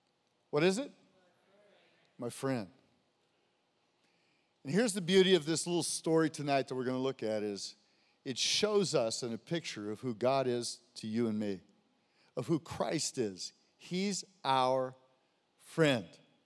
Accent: Santa Cruz, California, United States; I grew up in Santa Cruz. I was born in La Jolla, actually, with the dolphins at Scripps.

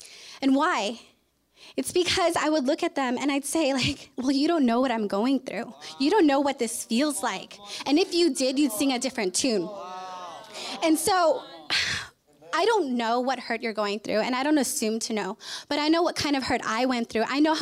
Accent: Imperial Beach, California, United States; also born or lived in Hawaii; A little bit about me. I was born in Hawaii, which is why he yelled Moana. And I was raised in Imperial Beach.

